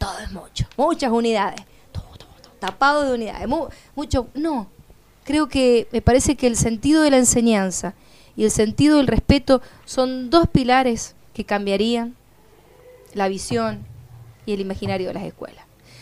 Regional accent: Argentina; por todo lo que nosotros, el argentino, tiene como costumbres argentinas, digo yo, como el identitario que tenemos todos los argentinos, ¿no?

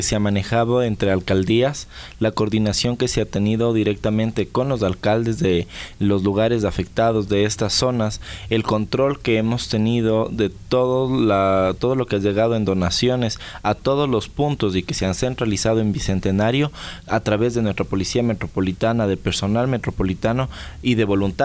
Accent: Quito, Pichincha, Ecuador; nos unió como hermanos, como quiteños.

